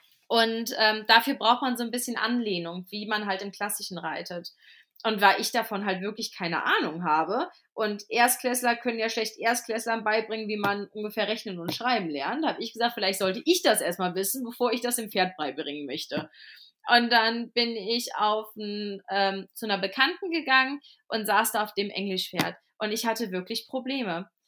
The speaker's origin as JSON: {"language": "German", "town": "Cologne", "region": "North Rhine-Westphalia", "country": "Germany", "said": "ich komme ja ursprünglich aus Köln"}